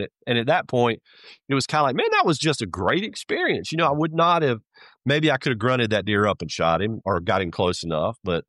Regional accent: the South, United States; growing up in the South, I was a turkey hunter

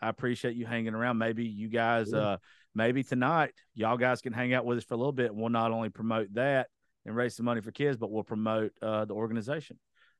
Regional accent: Georgia, United States; especially where I'm from, I grew up in Georgia.

